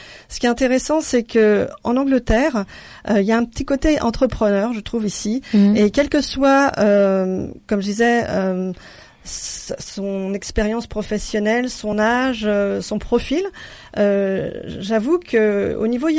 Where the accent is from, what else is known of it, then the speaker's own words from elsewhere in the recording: Grand Est, France; also born or lived in Paris; now in London, United Kingdom; je suis directeur artistique et design consultant à Londres. Je suis originaire de Champagne mais j'ai aussi habité à Paris Et il s'avère en fait que désormais, j'ai vécu plus longtemps à l'étranger en milieu anglo-saxon qu'en France.